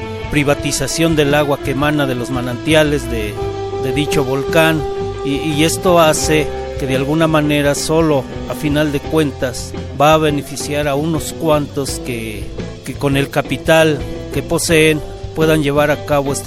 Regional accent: Santiago Tlacotepec, State of Mexico, Mexico; Vengo de la comunidad de Santiago Tlacotepec, municipio de Toluca, en el Estado de México

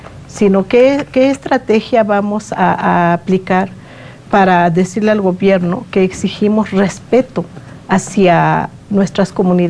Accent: Mexico; estamos viendo cómo nos están agrediendo como mexicanos, ¿no?

